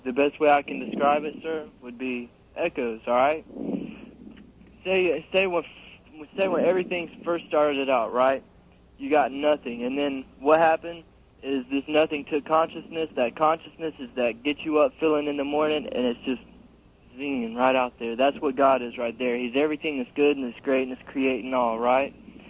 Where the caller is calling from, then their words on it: Jacksonville, Florida, United States; I'm calling from Jacksonville in Florida.